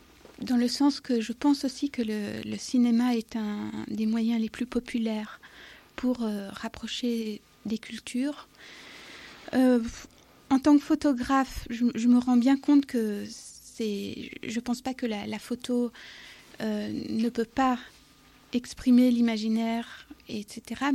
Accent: Cambodia; En partie du Cambodge. Et j'ai aussi beaucoup vécu dans les pays arabes, je parle la langue

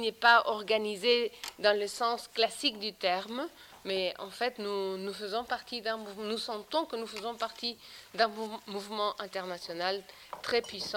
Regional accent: Peru; moved away as an adult; now in Colombia; moi, je suis partie du Pérou et je suis allée travailler en Colombie

